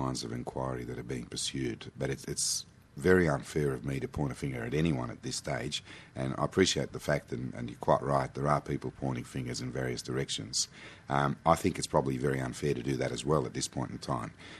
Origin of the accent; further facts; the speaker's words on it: Australia; I am an Arab by birth, and I'm quite proud of being an Australian, but I think I'm even more proud of being an Arab. And I'm fluent in the language, and I do have some cultural awareness.